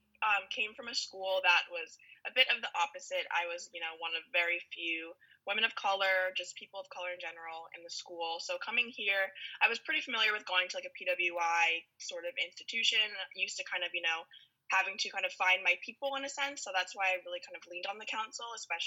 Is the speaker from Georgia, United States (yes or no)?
no; West Orange, New Jersey, United States; I'm from West Orange, New Jersey, so I was pretty familiar with, you know, the NESCAC, just, you know, small liberal arts schools.